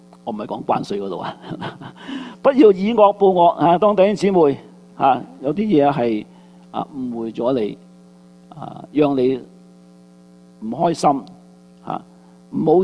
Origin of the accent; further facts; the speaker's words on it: China; 特别我哋中国人吓、啊，有仇不报非君子吓、啊。